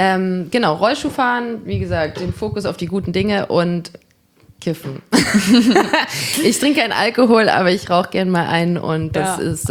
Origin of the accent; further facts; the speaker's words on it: Greiz, Thuringia, Germany; now in Jena, Germany; ich wohne jetzt seit 6 Jahren in Jena wegen Studium und ich komme aus Greiz, Zollenroda, die Ecke.